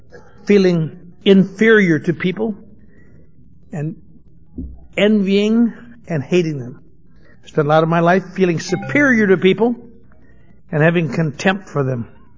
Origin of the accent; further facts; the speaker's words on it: Eau Claire, Wisconsin, United States; I was raised in Eau Claire, Wisconsin. In something called the Norwegian Lutheran Church.